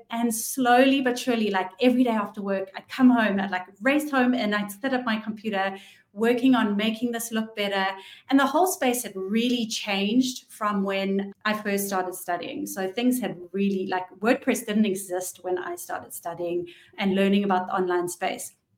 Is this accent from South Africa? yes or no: yes; South Africa; moved away as an adult; also born or lived in Paris, France / London, United Kingdom; So I packed my bags and I moved from South Africa, which is where I'm originally from. And I moved to Paris and I was a nanny there for a year. And then I moved to London and I lived in London for 8 years